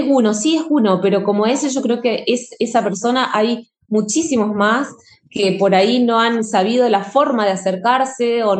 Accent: Argentina; no nosotros digo como argentinos, tenemos una ley de orgánicos

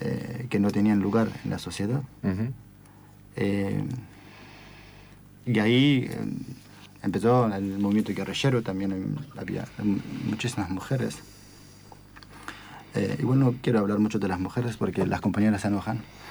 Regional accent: Turkey; de Turquía, y te digo, hasta los años 70 no había un liceo en la zona de Kurdistán

